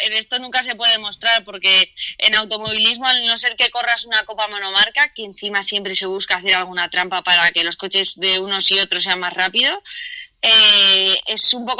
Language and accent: Spanish; Aragon, Spain; porque claro, yo siempre que he visto el fútbol ha sido en mi pueblo, que es de Teruel